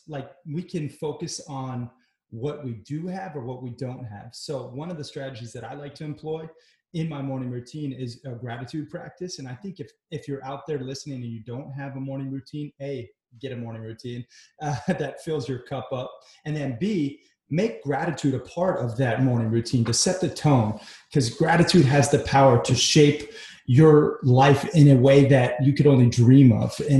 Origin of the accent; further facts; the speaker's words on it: Florida, United States; also born or lived in Red Lodge, Montana; You know, I grew up half in Florida, surf and skate, and then half in Montana playing cowboy on a ranch out in Red Lodge.